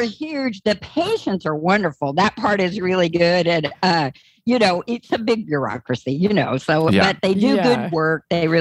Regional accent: Texas, United States; now in Wisconsin, United States; I'm from Texas, so you probably picked that up on the accent. But I've lived in Wisconsin two separate times for about 10 years

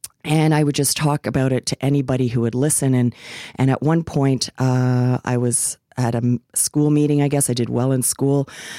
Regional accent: Ontario, Canada; also born or lived in Ireland; So I was 4 years old. We moved from Ireland to Canada. My dad was a miner. So we moved to a small town in northwestern Ontario called Manitowoc.

